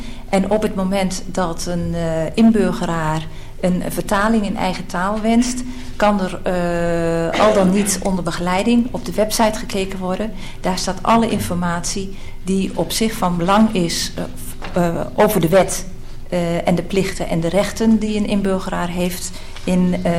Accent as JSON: {"language": "Dutch", "country": "Netherlands", "accent": "Dutch", "said": "Ja, goed, dan was ik wellicht met mijn Nederlandse tongval ook aan de orde gekomen."}